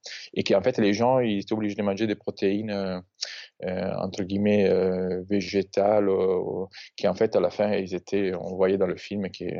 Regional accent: Italy; Je suis italien. J'ai grandi en Italie.

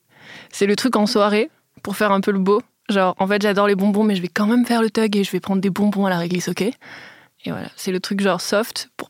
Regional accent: Metz, Grand Est, France; moi, j'ai grandi à Metz, et on faisait pas trop de classe verte.

